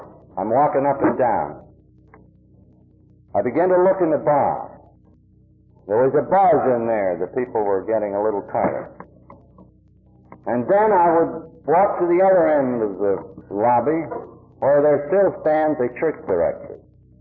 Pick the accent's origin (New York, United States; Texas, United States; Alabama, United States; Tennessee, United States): New York, United States; I said, I'm a drunk from New York. I'm looking for a drunk to work on.